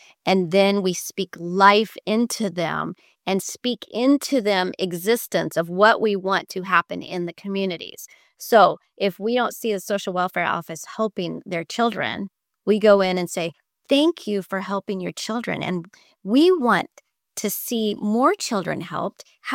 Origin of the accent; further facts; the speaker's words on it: Texas, United States; In my hometown in Texas, I went to the local social welfare office and I told them what I do in Africa.